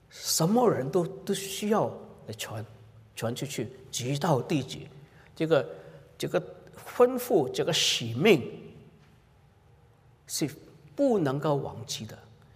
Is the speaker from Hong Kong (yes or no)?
yes; Hong Kong; now in Canada; 我是从小是在香港长大，也是很早就来到加拿大，1970年来到加拿大，所以对中国不熟悉。